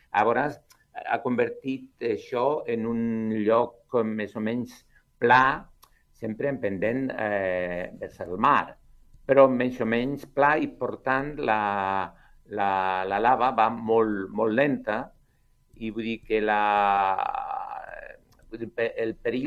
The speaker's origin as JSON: {"language": "Catalan", "town": "Tazacorte", "region": "Canary Islands", "country": "Spain", "tie": "born or raised there", "also_born_or_lived": "Sabadell", "moved": "yes", "said": "Jo sóc de Tazacorte. Sóc nascut a Tazacorte, passa que vaig anar a Sabadell, a Casablanca, durant més de 40 anys i ara estic jubilat i bueno, passo temporades a Sabadell i temporades aquí a Tazacorte."}